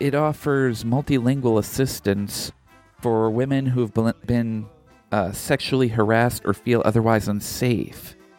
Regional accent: United States; But as an American, I feel like we have so much to learn from that.

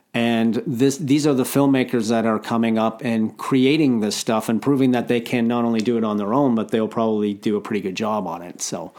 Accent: Ontario, Canada; When I'm growing up in Ontario, way north of Toronto

